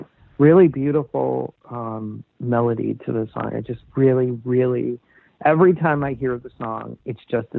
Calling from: Seattle, Washington, United States; I've been a … fan since 1992, and I'm calling from Seattle, Washington.

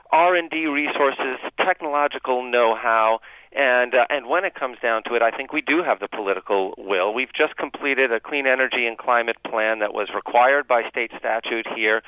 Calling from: New England, United States; I mean, New England, I'm calling from New England, obviously.

